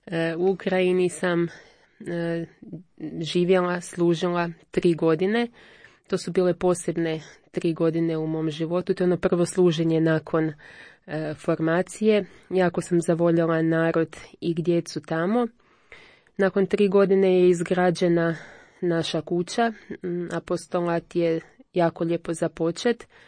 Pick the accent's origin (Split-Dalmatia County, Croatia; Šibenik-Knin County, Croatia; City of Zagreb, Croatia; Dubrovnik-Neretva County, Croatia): City of Zagreb, Croatia; Zagreb; je jedna obična djevojka iz Zagreba. Odrasla sam u Zagrebu gdje sam i rođena, osnovna srednja škola, fakultet, posao